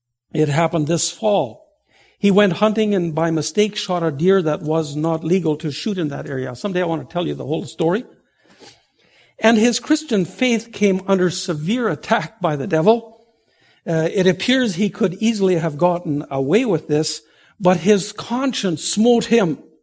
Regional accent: Vanderhoof, British Columbia, Canada; north of my hometown, which it was Vanderhoof, BC

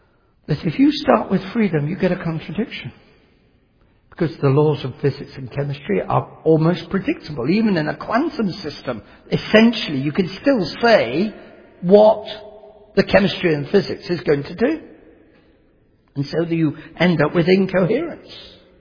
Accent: England, United Kingdom; accent: English; spoken in an English accent being told to an American audience who are just about understanding my English accent

